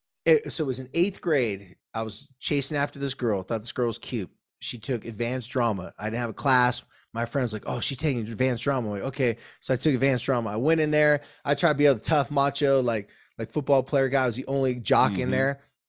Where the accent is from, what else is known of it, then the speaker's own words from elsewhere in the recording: Carlsbad, California, United States; Now we live Carlsbad, my hometown. We live right next to Oceanside.